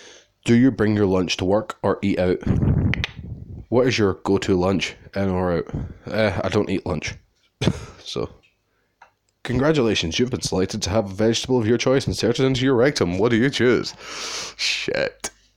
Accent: Scotland, United Kingdom; I'm from Scotland, which is in Britain.

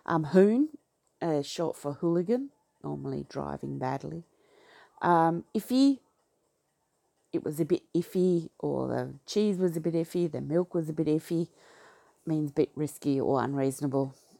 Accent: Western Australia, Australia; I've never heard of Dardi and I'm from Western Australia.

